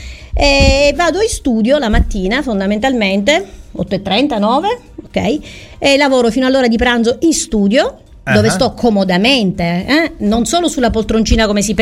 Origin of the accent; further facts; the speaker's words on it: Trapani, Sicily, Italy; Sono di Trapani, ovviamente. Studio a Padova, mi specializzo a Roma